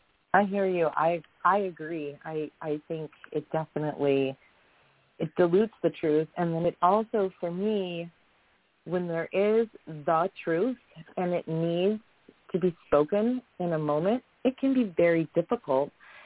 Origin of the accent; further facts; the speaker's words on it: Florida, United States; which we're Florida native, so if we can call ourselves that, but we were born and raised in Florida.